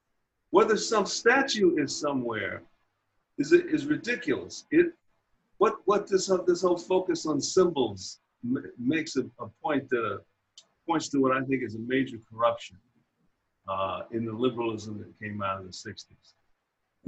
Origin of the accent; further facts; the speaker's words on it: Phoenix, Illinois, United States; I grew up just off the south side, little black suburb called Phoenix, Illinois. It was the 268 suburbs of Chicago.